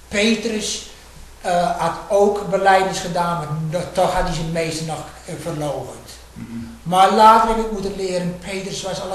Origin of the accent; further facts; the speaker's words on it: Urk, Flevoland, Netherlands; born there; also born or lived in Australia; Zo heb ik een tijd lang in Australië geleefd. Na 6 jaar ging ik voor het eerst weer terug naar mijn geboortedorp